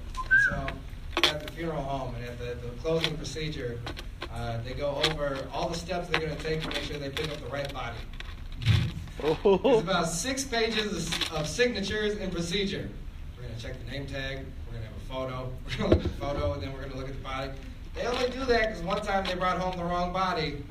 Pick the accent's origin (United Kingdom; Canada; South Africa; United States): United Kingdom; England; I'm English, and I fuck the Irish.